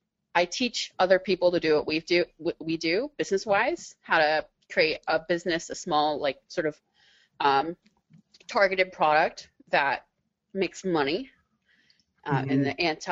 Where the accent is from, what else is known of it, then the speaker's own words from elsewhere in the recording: Maryland, United States; Suburban Maryland.